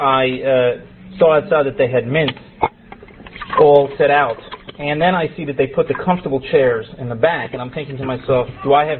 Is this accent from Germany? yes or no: no; Miami Beach, Florida, United States; I'm from Miami Beach.